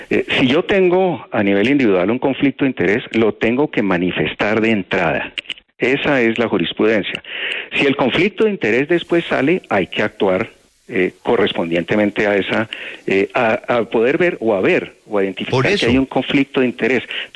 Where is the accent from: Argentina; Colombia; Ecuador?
Colombia; Julio, le contesto también como colombiano